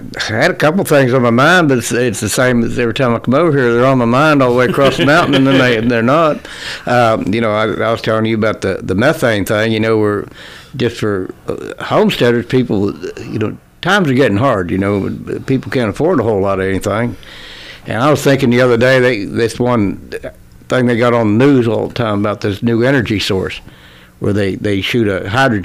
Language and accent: English; Pennsylvania, United States; Well, see, you weren't too far from where I grew up in Pennsylvania.